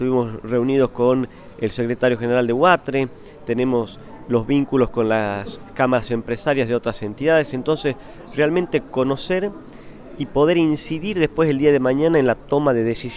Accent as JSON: {"language": "Spanish", "country": "Argentina", "said": "y nos unamos como argentinos."}